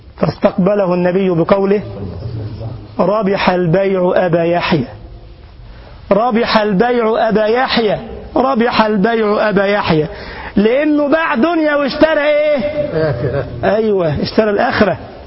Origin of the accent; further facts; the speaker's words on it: Egypt; now in Germany; أنا جاي منين يا جماعة؟ من مصر. جيت فين هنا؟ ألمانيا